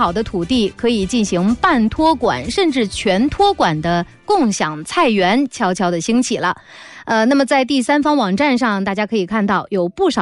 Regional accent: China; 对于我们中国人来说，有人说我们好像是每个人心里面都住着一个陶渊明嘛

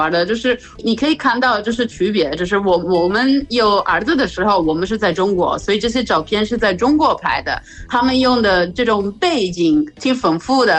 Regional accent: Italy; Chinese is a second language; 基本上就是我们意大利人还是想要就是原来的样子

